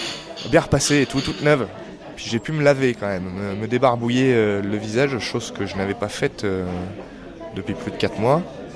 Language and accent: French; France; je suis français